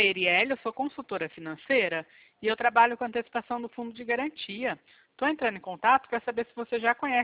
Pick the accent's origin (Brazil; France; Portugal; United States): Brazil; Bebedouro, São Paulo; Nós somos de Bebedouro, interior de São Paulo.